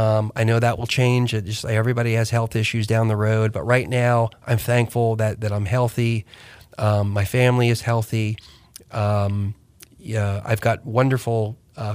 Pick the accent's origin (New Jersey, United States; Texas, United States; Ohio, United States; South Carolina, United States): New Jersey, United States; that was a big deal because I grew up in Jersey.